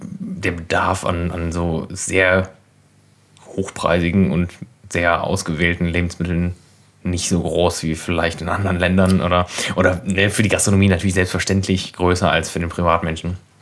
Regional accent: Berlin, Germany

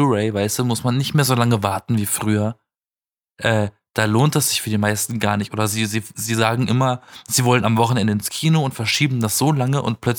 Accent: Southern Germany, Germany; Ich komme aus Süddeutschland, ne?

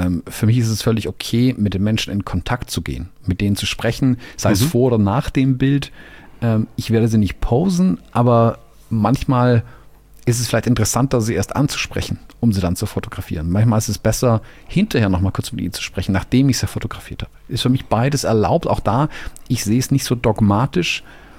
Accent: Germany; als Deutscher

